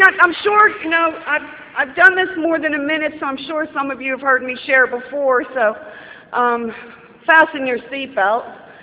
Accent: Pittsburgh, Pennsylvania, United States; I hail from the Pittsburgh area in Narcotics Anonymous.

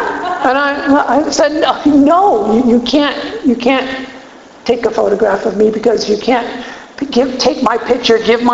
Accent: California, United States; I'm from Southern California. So if I have a funny accent, just remember, it ain't me that has the accent. It's you.

